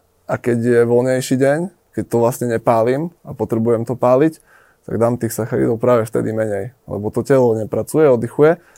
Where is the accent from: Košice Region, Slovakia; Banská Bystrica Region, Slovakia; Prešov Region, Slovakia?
Prešov Region, Slovakia; Prešov; V podstate ja aj preto som ostal na tom východe, že tým pádom, že tam žiaden gym nebol ako u nás v Prešove, tak som otvoril vlastný